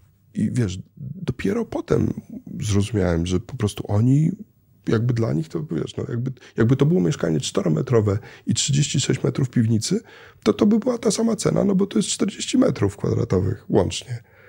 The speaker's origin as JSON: {"language": "Polish", "town": "Łódź", "region": "Łódź Voivodeship", "country": "Poland", "tie": "born there", "said": "Ja urodziłem się w Łodzi, miałem rodzinę"}